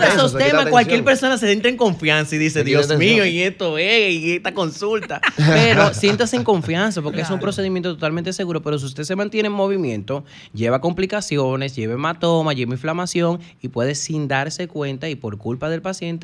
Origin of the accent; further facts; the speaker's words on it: La Romana, Dominican Republic; Ay, yo soy de La Romana.